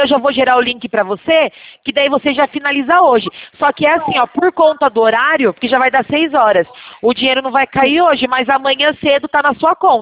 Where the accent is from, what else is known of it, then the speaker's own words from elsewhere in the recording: Sorocaba, São Paulo, Brazil; meu DDD é 15, tá bom? Porque a gente é daqui de Sorocaba, tá?